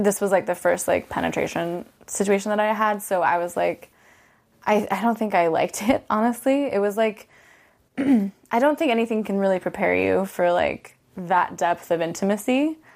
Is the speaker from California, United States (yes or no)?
yes; Orange, California, United States; I grew up in Orange County, California, the city of Orange. Growing up there, I don't think I realized just how conservative it was.